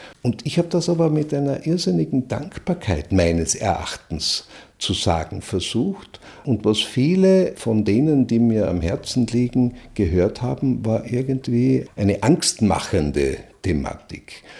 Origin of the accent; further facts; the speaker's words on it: Gmünd, Carinthia, Austria; born there; die hat sie sich beim Uhrenfachgeschäft Meisnitzer in Gmünd, in meiner Geburtsstadt in Kärnten, schon ausgesucht gehabt.